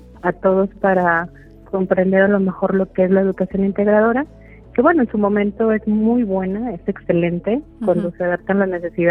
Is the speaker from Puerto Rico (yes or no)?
no; Aguascalientes, Mexico; Yo soy aquí originaria de Aguascalientes